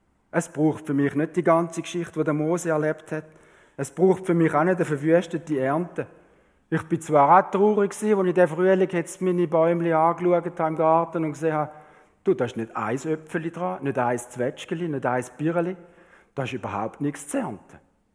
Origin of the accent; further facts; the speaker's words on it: Switzerland; Millionen und Milliarden haben wir da fängt angehäuft als Schweizer.